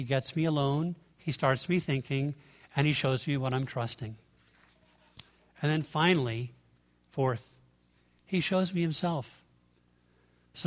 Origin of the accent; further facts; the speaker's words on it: Connecticut, United States; My church growing up in Connecticut was a church that the IBM fortune built.